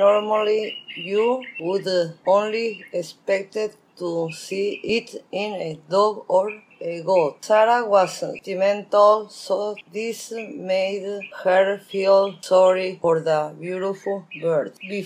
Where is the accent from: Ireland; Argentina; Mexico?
Mexico; English is a second language; And I'm come from Mexico. I grew up in a ranch, and I was a very happy little girl.